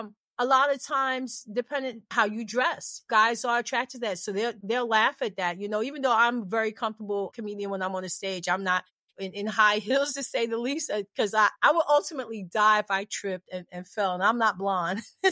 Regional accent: New York, United States; And just the fact that I'm from New York.

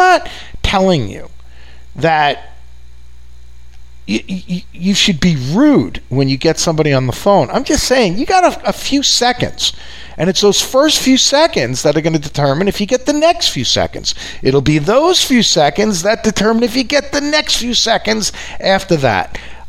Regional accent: New York, United States; accent: New York; which, if you haven't picked up from my accent, right, big shock, I'm from New York.

